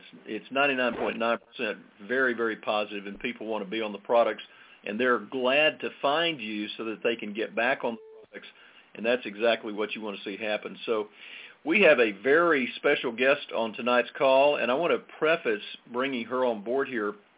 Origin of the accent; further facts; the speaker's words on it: Allen, Texas, United States; I'm from Allen, Texas.